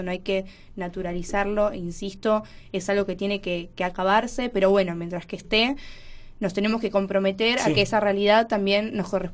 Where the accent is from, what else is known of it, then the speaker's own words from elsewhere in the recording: La Matanza, Buenos Aires Province, Argentina; Bueno, yo soy de La Matanza, sí